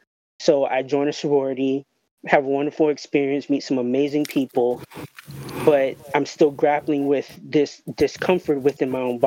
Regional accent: Miami, Florida, United States; I'm also born and raised in Miami, Florida. Currently live in Miami.

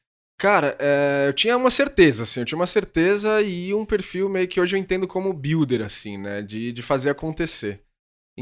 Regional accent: São Paulo, Brazil; Cara, eu sou do ABC Paulista.

